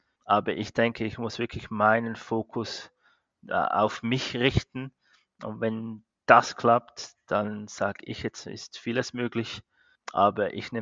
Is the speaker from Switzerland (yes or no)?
yes; Cham, Zug, Switzerland; Also das ist bei mir, wo ich aufgewachsen bin, in Cham, Kanton Zug, an der Langackerstraße 5.